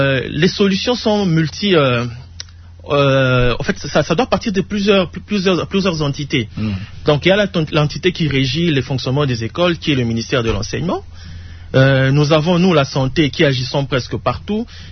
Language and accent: French; DR Congo; comme nous constatons chez nous en RDC